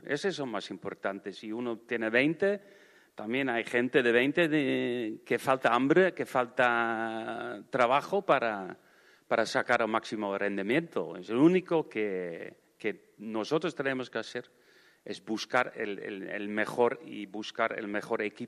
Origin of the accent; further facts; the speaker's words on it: Netherlands; Spanish is a second language; Primero soy holandés y los holandeses le gustan tener balón